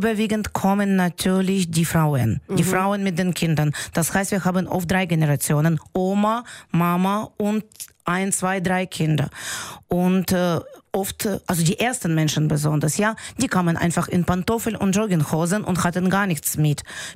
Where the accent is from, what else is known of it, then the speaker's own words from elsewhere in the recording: Kharkiv, Kharkiv Oblast, Ukraine; moved away as an adult; now in Germany; auf meine Heimatstadt fallen, auf Kharkiv. Und genau jetzt ist die Straße, wo ich geboren bin und 30 Jahre gelebt habe, halb zerstört.